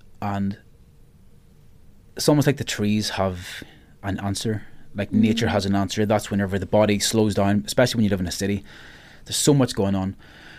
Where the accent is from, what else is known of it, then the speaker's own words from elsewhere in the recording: Ireland; accent: Irish; growing up in Ireland, and I kind of joke the only thing I have that's Irish is the accent and the humour